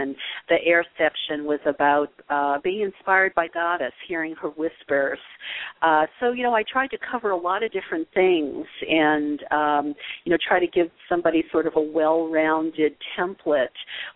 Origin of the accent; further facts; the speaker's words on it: the South, United States; As a woman, you know, growing up in the South, I didn't even know that I was a second-class citizen.